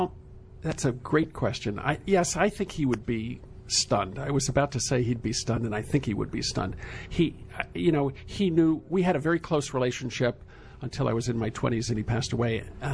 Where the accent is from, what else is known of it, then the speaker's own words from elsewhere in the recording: Manhattan, New York, United States; I think you learn a lot about yourself growing up